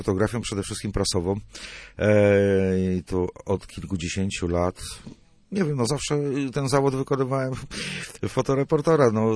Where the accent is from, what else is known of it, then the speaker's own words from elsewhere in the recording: Słupsk, Pomeranian Voivodeship, Poland; Tak, w Słupsku. Rodowitym Słupszaninem jestem